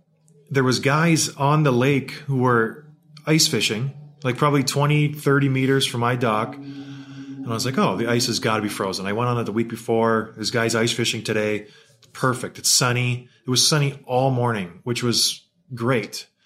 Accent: St. Catharines, Ontario, Canada; I grew up in St. Catharines, Ontario, and where I lived, there was a pond called Martindale Pond in Port Dalhousie.

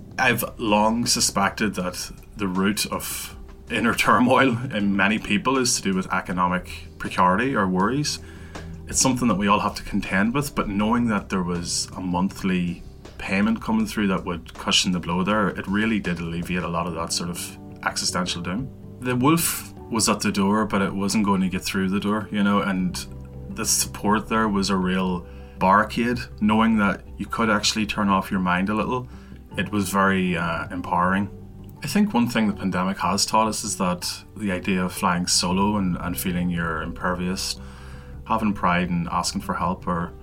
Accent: Northern Ireland, United Kingdom; All the members of … we come from rural Northern Ireland. We're from Mid-Ulster.

